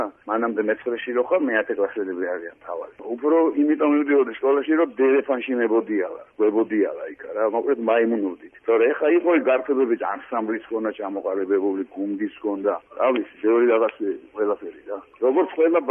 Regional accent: Batumi, Adjara, Georgia; ჩემი ქალაქია ბათუმი ანუ მე ვარ ბათუმი ბათუმელი ვარ

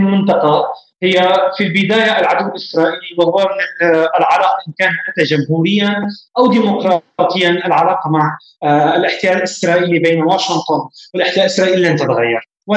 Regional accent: Syria; ولكن كسوريين إن كانت القيادة في سوريا أو الشعب السوري لا نعول

